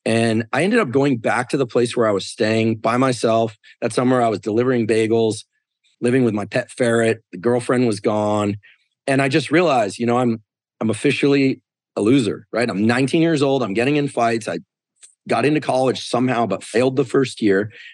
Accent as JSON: {"language": "English", "town": "Stanford", "region": "California", "country": "United States", "tie": "born there", "said": "I'd done my postdoc at Stanford. I was born in Stanford Hospital. So I'll probably die at Stanford, but hopefully a long time from now."}